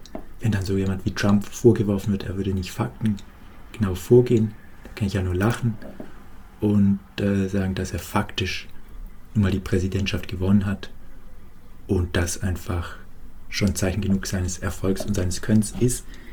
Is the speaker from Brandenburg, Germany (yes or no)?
no; Baden-Württemberg, Germany; Diese Identität hier als Schwabe hat mir auch nie so gepasst